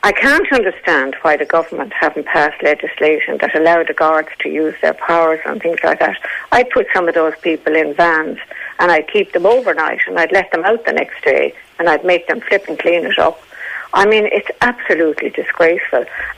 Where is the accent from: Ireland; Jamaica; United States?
Ireland; Dublin, Leinster; I said, I'm originally from Dublin.